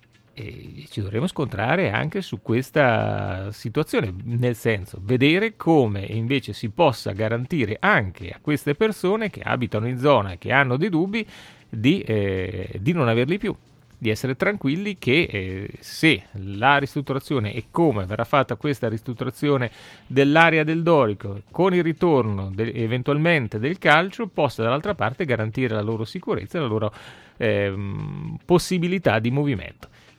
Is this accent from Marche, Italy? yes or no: yes; Ancona, Marche, Italy; preventivamente da buon anconetano si dice no.